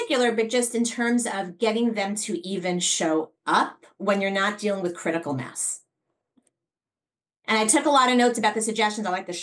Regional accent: Fairlawn, United States; I grew up in Fairlawn, which is a very, very active community.

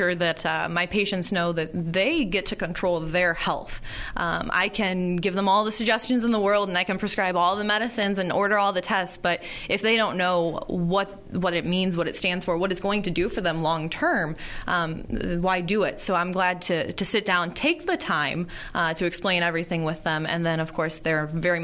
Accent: Erie, Illinois, United States; Like I said, born and raised in Erie. Can't imagine going far from that small farm town area.

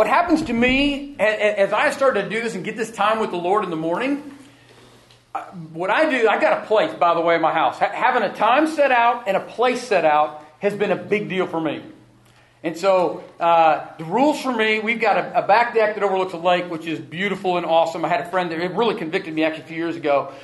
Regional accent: Lincoln, Nebraska, United States; born there; I was born in Lincoln. My parents both grew up in Nebraska.

